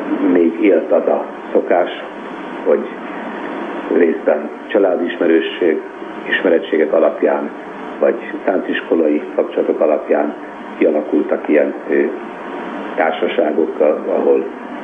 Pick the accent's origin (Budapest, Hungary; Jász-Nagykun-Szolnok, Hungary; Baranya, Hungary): Budapest, Hungary; Én a Tabánban nőttem fel